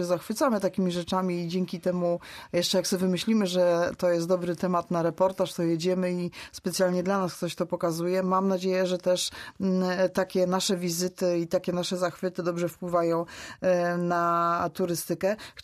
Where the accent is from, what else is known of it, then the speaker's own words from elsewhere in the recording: Szczecin, West Pomeranian Voivodeship, Poland; My ze Szczecina